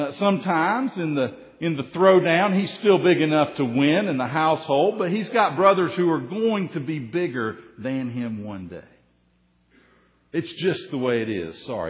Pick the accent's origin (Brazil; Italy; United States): United States; You know, I grew up on a river. I grew up on the Tennessee River. And so anytime I'm around water, I get excited.